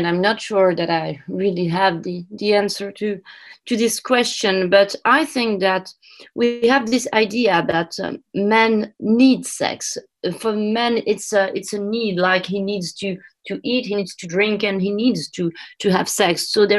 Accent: Morocco; English is a second language; I was not born in France or in the Western country. I was born and raised in Morocco

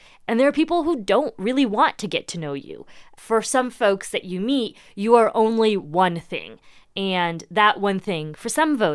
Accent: Indiana, United States; this, I guess, is maybe a talent that you learn from growing up in Indiana.

